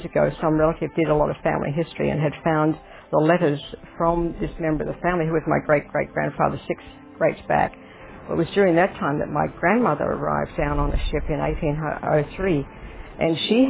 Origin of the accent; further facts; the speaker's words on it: Australia; growing up in Australia, I was very, very in tune to the animal world and the life. We grew up on a country. We had a lot of farm animals, sheep and cattle